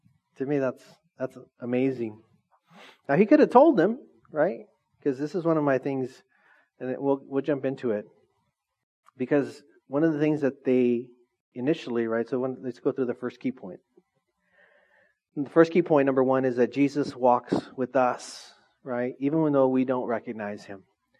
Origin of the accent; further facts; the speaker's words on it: Orange Cove, California, United States; I grew up in Orange Cove.